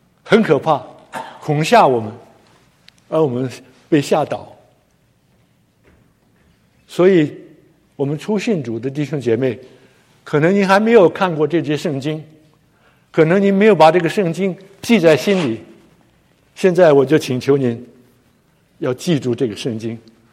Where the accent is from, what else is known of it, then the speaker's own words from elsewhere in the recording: Tianjin, China; 我小的时候住在中国北方，在天津长大